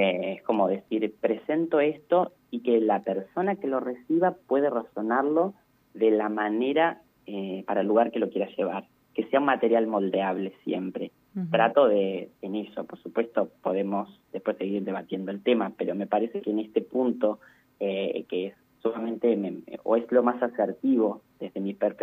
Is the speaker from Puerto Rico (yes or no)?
no; General Acha, La Pampa, Argentina; estoy tan orgulloso del lugar de donde vengo. General Hacha para mí siempre va a ser mi lugar, mi pueblo, mi querida Pampa, como yo siempre digo.